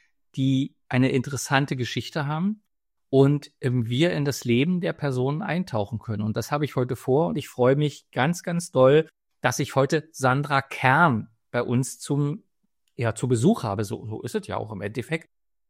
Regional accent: Berlin, Germany; ich sitze in Berlin. Ich bin Berliner. Quasi sitze ich wirklich im Zentrum der Macht zwischen dem Wirtschaftsministerium und dem Verkehrsministerium.

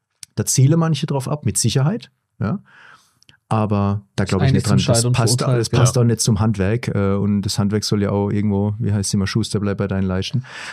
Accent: Baden-Württemberg, Germany; also wenn man an unserem Austausch jetzt erkennt, dass wir aus Baden-Württemberg kommen

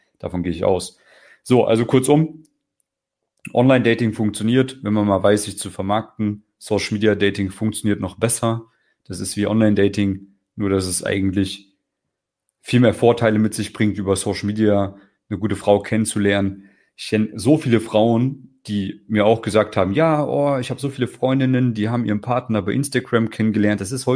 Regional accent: West Germany, Germany; Ich komme auch aus Westdeutschland, bin relativ, ja, wie sagt man, also ich bin auch nicht irgendwie super reich eingeboren. So, da wo ich geboren bin, das ist ein Kuhkaff

